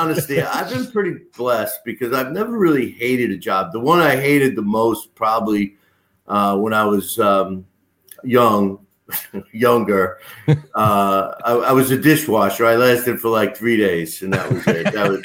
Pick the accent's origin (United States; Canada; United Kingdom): United Kingdom; England; I'm from England